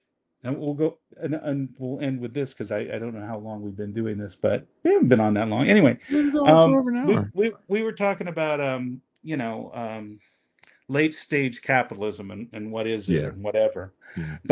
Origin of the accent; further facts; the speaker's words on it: Seattle, Washington, United States; And I'm from Seattle